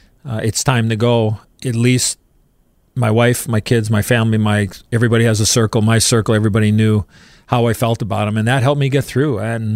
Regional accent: Chicago, Illinois, United States; drafted by my hometown team, the Blackhawks

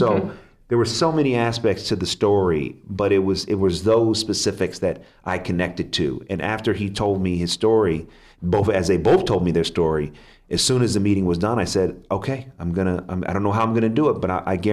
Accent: Oakland, California, United States; I'm from Oakland, California

